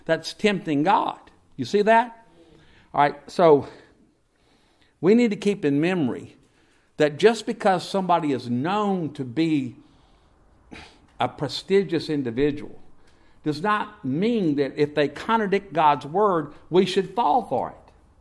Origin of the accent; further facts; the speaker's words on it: Mississippi, United States; And I grew up in the Piney Woods of Mississippi, and the sun comes up at 10 a.m. and goes down at 2 because the trees are so tall.